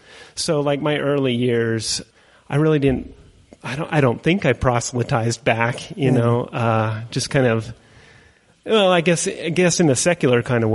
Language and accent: English; Layton, Utah, United States; moved away as an adult; also born or lived in Nebraska / Chicago / Indiana; I lived about 15 years in the Midwest. After I moved away from Layton and went to college in the University of Nebraska, I moved to Chicago from there and lived in Indiana